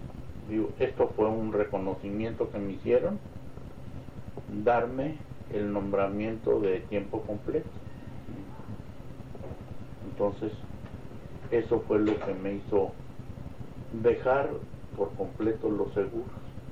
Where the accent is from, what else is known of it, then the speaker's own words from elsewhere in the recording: Mexico; moved away; cuando yo me vine de México